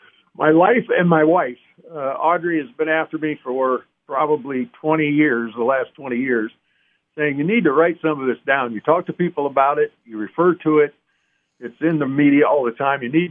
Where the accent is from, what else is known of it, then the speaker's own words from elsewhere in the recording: Stowe, Ohio, United States; Well, I grew up in the country, and Stowe, Ohio is very much in the country. Northeastern Ohio, probably 30 miles southwest of Cleveland, about 12 miles from Akron.